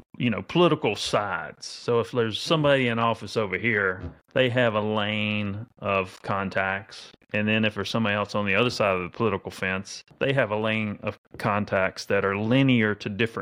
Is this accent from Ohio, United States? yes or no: no; North Carolina, United States; born there; I can remember when I was a kid, I was born in North Carolina. In the South.